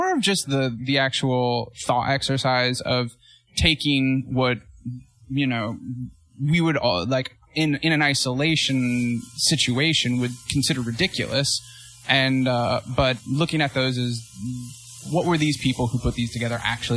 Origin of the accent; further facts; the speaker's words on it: Missouri, United States; I'm from Missouri. It's the show me state.